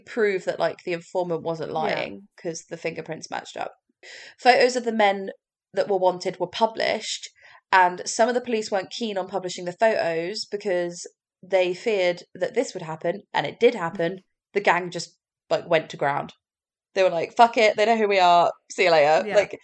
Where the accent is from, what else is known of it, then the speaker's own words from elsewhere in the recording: Andover, South East England, United Kingdom; It's like the closest beach town to Andover, my hometown.